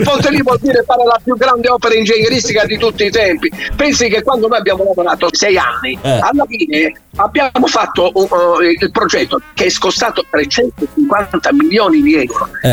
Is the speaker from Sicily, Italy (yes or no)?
yes; Sicily, Italy; Io sono siciliano, ancora ci state perdendo tempo.